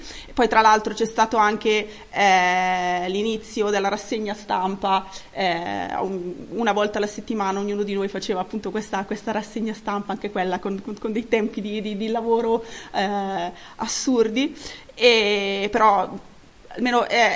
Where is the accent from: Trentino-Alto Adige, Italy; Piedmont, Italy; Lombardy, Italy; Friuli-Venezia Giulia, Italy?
Lombardy, Italy; Bergamo; innanzitutto io vengo da Bergamo, che come sappiamo è stata la città simbolo, diciamo, della prima ondata